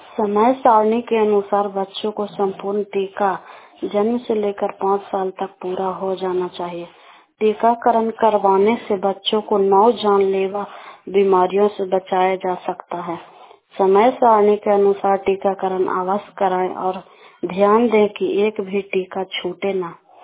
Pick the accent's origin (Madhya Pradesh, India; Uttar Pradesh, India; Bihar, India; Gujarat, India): Bihar, India; Daniyawan; मैं दनियावा ब्लॉक की रहने वाली हूँ।